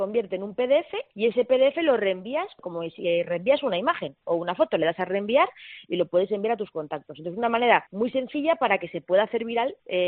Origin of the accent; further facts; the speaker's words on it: Castilla-La Mancha, Spain; yo pensaba en mis paisanos manchegos, yo pensaba en los de mi pueblo, ¿no? La gente de mi pueblo, que igual no usa Instagram